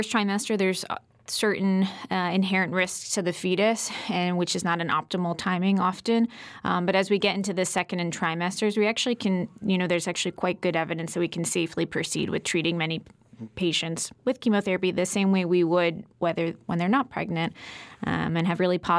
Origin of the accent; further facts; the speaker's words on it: Connecticut, United States; also born or lived in New York City; I was living in New York City for a few years. I grew up in Connecticut, though, so this is my home.